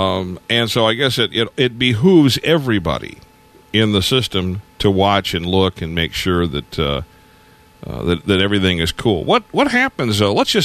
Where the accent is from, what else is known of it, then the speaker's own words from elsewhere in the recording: Detroit, Michigan, United States; I go to my hometown of Detroit and log into a machine somewhere